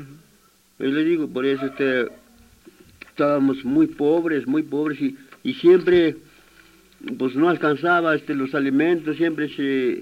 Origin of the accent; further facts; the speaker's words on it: San Antonio Tlaltenco, Mexico City, Mexico; En San Antonio Tlatenco, nativo aquí.